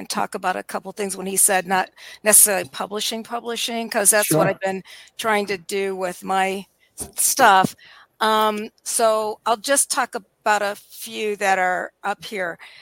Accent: Akron, Ohio, United States; now in Central Ohio, United States; And then I'm from Akron, Ohio

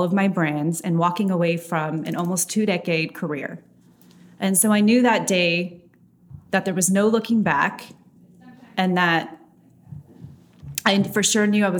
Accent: Los Angeles, California, United States; Well, I grew up in the Valley, in the outskirts of downtown LA. And so I did always feel like the odd man out.

